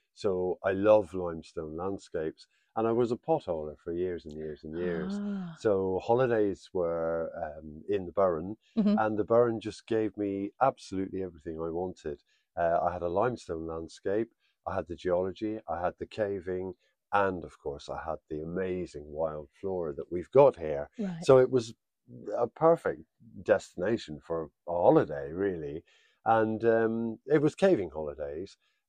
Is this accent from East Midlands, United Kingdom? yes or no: no; South West England, United Kingdom; now in Ireland; from South Devon. I haven't lived there for a long time, but that's where I was born and raised in Devon.